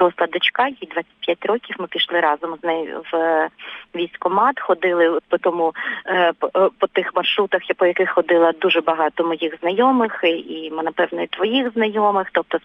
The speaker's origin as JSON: {"language": "Ukrainian", "region": "Kyiv", "country": "Ukraine", "said": "Я сама киянка, я живу на Оболоні, у мене з вікна видно Вишгород, і ми на північному краю столиці, скажімо так."}